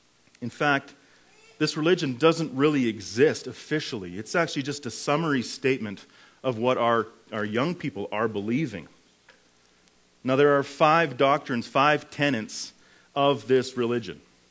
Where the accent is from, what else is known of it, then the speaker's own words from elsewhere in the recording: Fort St. John, British Columbia, Canada; And I don't know, there's something about your church that reminds us of our home. We come from Fort St. John, B.C.